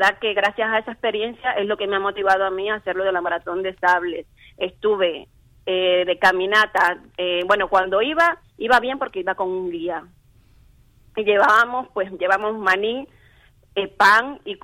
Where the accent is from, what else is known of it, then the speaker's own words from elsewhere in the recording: Cuba; moved away; Señores, os recuerdo que soy cubana.